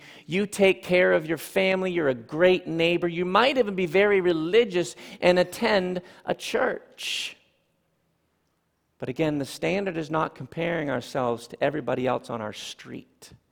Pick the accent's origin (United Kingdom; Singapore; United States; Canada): Canada; Ontario; When I grew up in Ontario, my parents' place had a large brick wall on the outside of the garage.